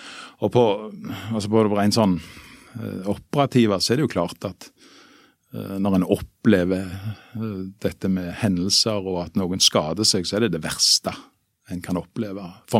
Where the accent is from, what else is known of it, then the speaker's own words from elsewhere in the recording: Rennesøy, Rogaland, Norway; jeg synes at jeg fikk med meg mange gode elementer ifra oppveksten på Rennesøy